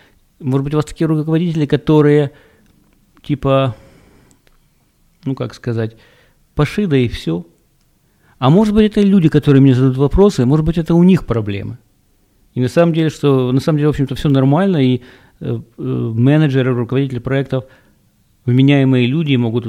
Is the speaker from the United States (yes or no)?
yes; United States; Ну, и я, конечно … из Америки.